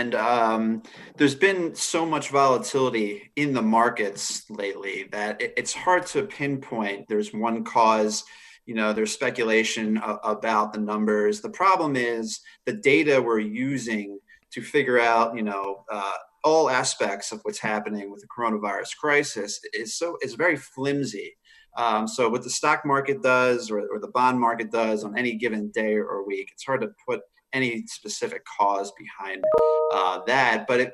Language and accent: English; Philadelphia, Pennsylvania, United States; now in Charlotte, United States; I'm actually one of them. I'm from Philadelphia, and I just moved to Charlotte about 2 years ago.